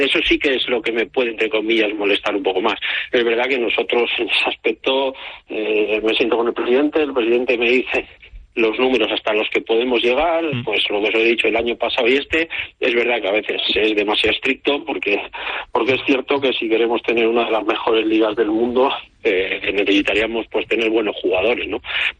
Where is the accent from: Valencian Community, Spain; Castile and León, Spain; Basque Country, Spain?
Basque Country, Spain; San Sebastián; como bien dices, soy donostiarra